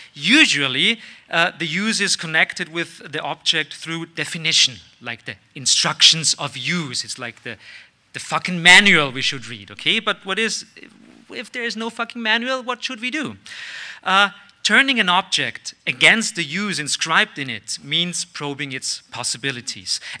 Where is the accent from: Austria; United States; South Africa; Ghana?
Austria; So, first of all, I'm from Austria.